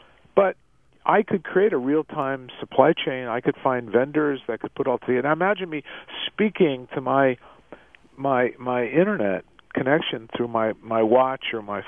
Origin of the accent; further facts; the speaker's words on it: East Coast, United States; I've got an idea about creating a pair of sneakers that shows I'm from the East Coast